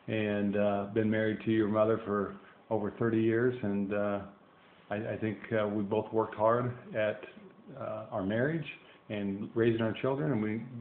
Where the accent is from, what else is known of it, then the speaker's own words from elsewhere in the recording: Lincoln, Nebraska, United States; we grew up in Havelock. It was its own little town, but it was part of Lincoln.